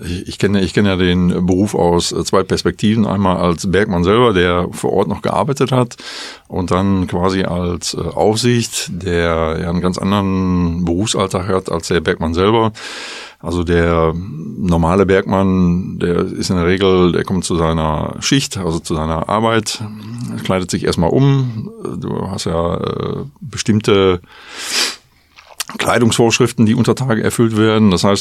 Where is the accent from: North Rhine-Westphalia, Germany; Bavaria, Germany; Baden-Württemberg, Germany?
North Rhine-Westphalia, Germany; Bottrop; also born or lived in Gelsenkirchen; Ich bin 62 Jahre alt. Ich bin in Gelsenkirchen geboren. Ich bin also ein Ruhrgebietsjunge. Wir sind 1967 nach Bottrop gezogen und ich habe hier also die Schule besucht